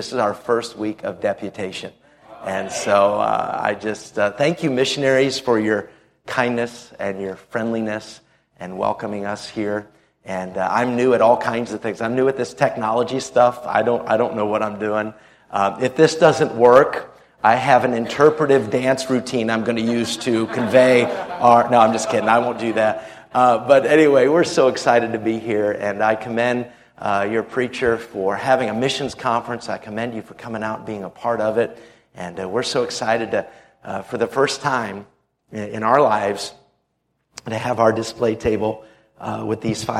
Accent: New England, United States; And I grew up in New England, grew up in Maine and New Hampshire, and was saved at the age of 7.

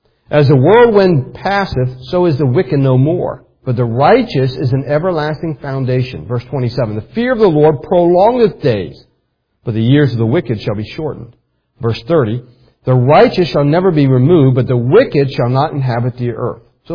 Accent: United States; But I'm from America, I love America, I think America is the greatest country in the world.

